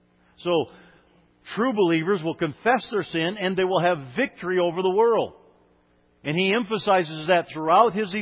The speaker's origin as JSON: {"language": "English", "country": "United States", "tie": "born or raised there", "said": "I thought I was a Christian for the first 20-some years of my life because I grew up in America and grew up in what I thought was a Christian church."}